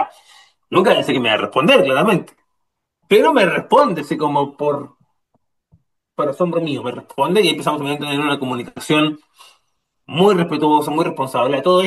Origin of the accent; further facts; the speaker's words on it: Punta Arenas, Magallanes and Chilean Antarctica, Chile; born there; yo estuve mucho tiempo fuera de Punta Arenas, yo soy puntarenense de nacimiento, pero estuve mucho tiempo fuera, y ahora volver a mi ciudad natal